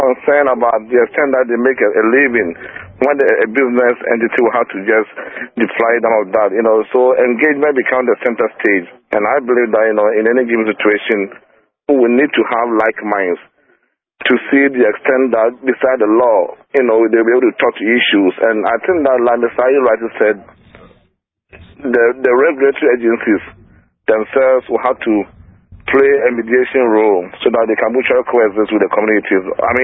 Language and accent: English; Ghana; But obviously, as a Ghanaian, I want to look at the issue from the perspective of engagement.